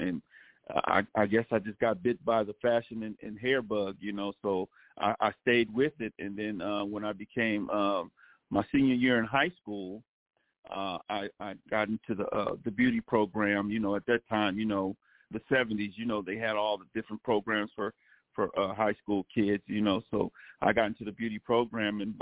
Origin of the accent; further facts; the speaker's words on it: Newark, New Jersey, United States; born there; now in California, United States; I'm a Jersey dude, you know. So